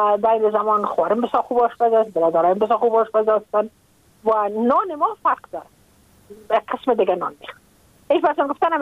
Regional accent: Afghanistan; من اید افغان استم، من مربوط افغانستان استم، من مربوط نیم سرزمین نازمین استم.

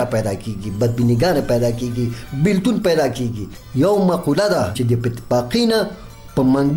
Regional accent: Nangarhar, Afghanistan; زه د ننګرهار ولایت اوسیدونکی یم.

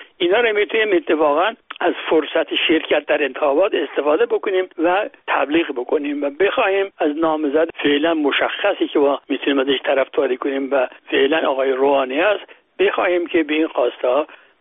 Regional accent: Iran; من خودم آذری هستم، خیلی هم احساسات آذری دارم، ولی خودم رو بیش از همه ایرانی میدونم

